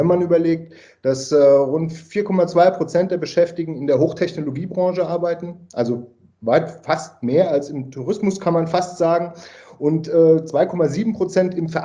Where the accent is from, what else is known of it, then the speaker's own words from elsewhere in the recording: Frankfurt am Main, Hesse, Germany; now in Austria; ich bin ursprünglich aus Deutschland, Frankfurt am Main.